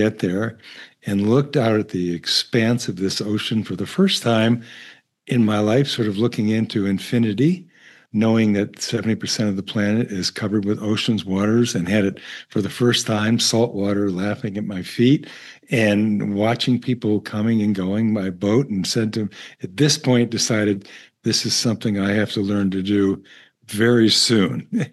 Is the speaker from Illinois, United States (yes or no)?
no; New York, United States; I was raised in the Dutchess County, which was a good distance from the nearest ocean